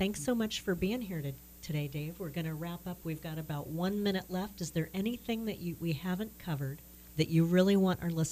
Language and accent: English; Juneau, Alaska, United States; Growing up in Juneau, it was mandated because we were all on the water down there.